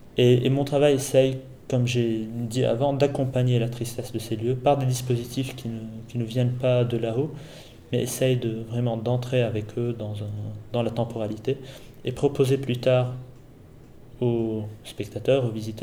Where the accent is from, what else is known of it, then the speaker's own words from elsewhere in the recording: Lebanon; puisque je viens, je suis libanais, donc je viens de ce contexte-là.